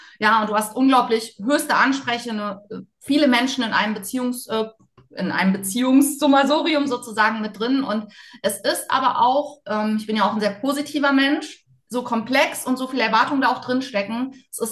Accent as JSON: {"language": "German", "region": "Bremen", "country": "Germany", "lives_now": "Thuringia, Germany", "said": "ich bin ja aus Bremen, also aus Bremen nach Thüringen gekommen für Patchwork, weil mein Mann einfach Kinder hatte"}